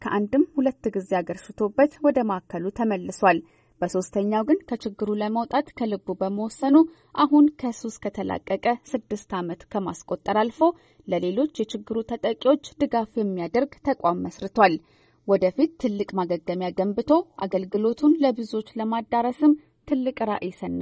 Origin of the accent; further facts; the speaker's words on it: Addis Ababa, Ethiopia; ያደግኩት አዲስ አበባ ውስጥ ነው፣ ግን ገና በልጅነቴ በሀገሬ መዞር በመቻሌ ትልቅ እድል ነበረኝ።